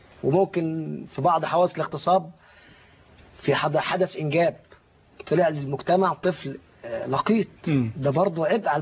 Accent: Egypt; وتقال ان عندنا في مصر يعني في بشاعه

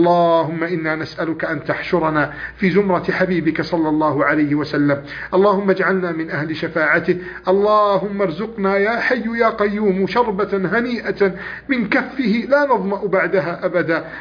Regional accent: Egypt

